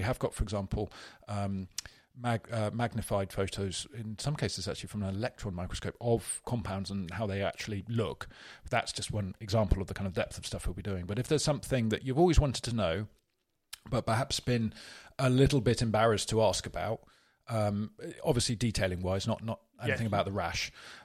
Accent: United Kingdom; Yeah, we're British.

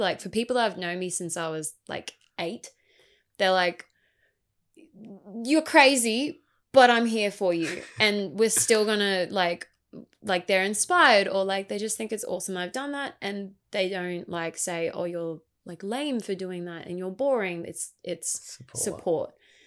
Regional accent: Gold Coast, Queensland, Australia; I guess like starting off, I grew up on the Gold Coast. I've lived here pretty much all my life besides a short stint in Brisbane, which I'll get to. I grew up on the north part. So I was in Benoa, went to schools there.

